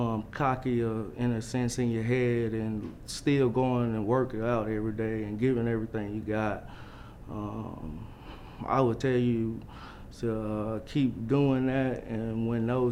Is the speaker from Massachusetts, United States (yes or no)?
no; Strong, Arkansas, United States; I just wanted to show people from my hometown that something great can come from here. And, you know, it ain't always got to be bad things that come from Strong.